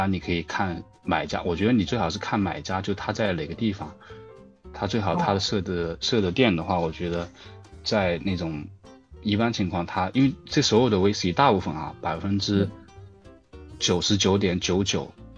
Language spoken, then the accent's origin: Chinese; South China, China; 不好意思，我是南方人啊